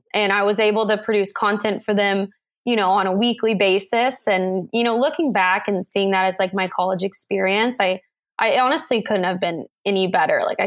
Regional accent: Texas, United States; I'm originally from West Texas.

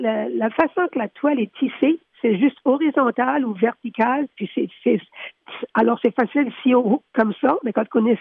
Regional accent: Canada; also born or lived in Montréal; j'habitais à Montréal pour plus que 20 ans, puis quand j'ai retourné dans mon village natal

